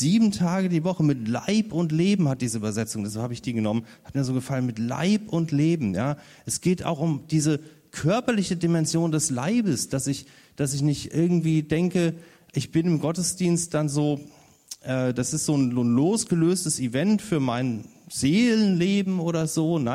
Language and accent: German; Hesse, Germany; Ich komme ja aus Hessen